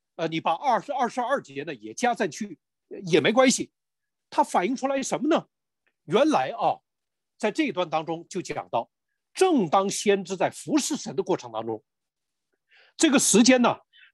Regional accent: Northeast China, China; also born or lived in Guangdong / Nanjing / Bay Area; 你知道我是东北人，那如果要是我就着感情而言，我对东北人有没有深厚的感情呢？肯定有啊。然后我在广东待了很多年，我对广东啊非常有感情。我在南京待了很多年，我对南京非常有感情。

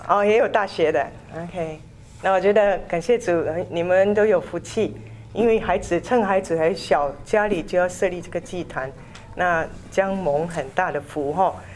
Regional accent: Singapore; 那我们是新加坡来的，我们新加坡很严重，因为我们新加坡国家很小嘛

